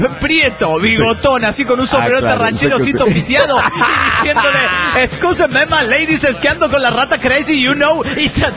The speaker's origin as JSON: {"language": "Spanish", "region": "Bogotá", "country": "Colombia", "said": "de Bogotá, Colombia!"}